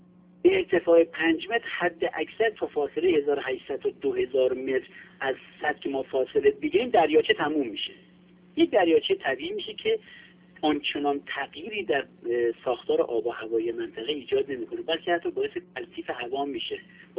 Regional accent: Abadan, Khuzestan, Iran; من بچه آبادانم به هموطنهای همشهرهای خودم گل میزنم

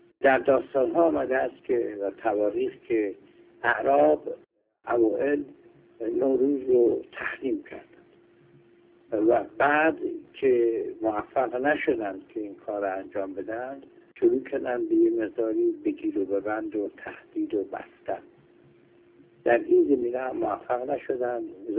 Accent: Iran; ما ایرانی هستیم

